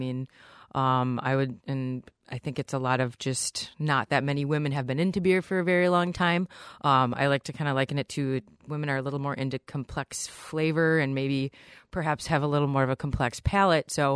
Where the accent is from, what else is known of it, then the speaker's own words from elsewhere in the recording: Wisconsin, United States; Well, I started out, I grew up just outside of Milwaukee, so beer has kind of been part of my life